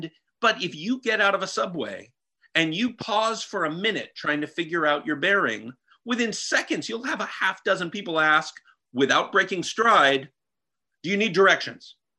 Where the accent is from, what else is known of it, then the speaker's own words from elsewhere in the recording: Los Angeles, California, United States; I'm from Los Angeles, but it must be said that I'm coming at you today from the nation's capital. I'm here in Washington, D.C.